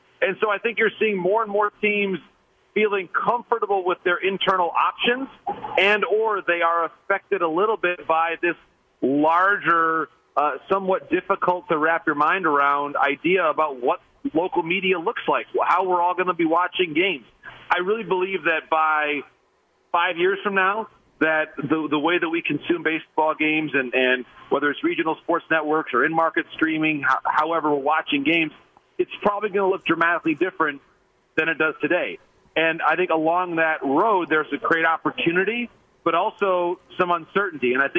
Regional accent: Michigan, United States; back in my home state of Michigan about where they are in about a decade

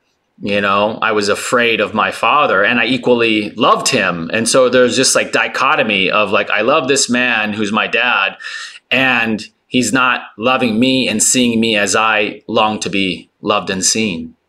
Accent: California, United States; also born or lived in Taipei, Taiwan; I was born in Taipei, Taiwan, grew up there until I was five, until we moved to California after my parents separated.

